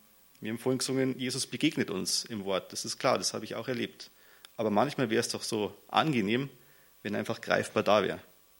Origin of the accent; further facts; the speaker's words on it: Aufham, Bavaria, Germany; meine Frau ist die Regina. Und wir kommen aus Aufham und das ist südlich von Grassau. Das ist eine Gemeinde, eine halbe Stunde von hier entfernt.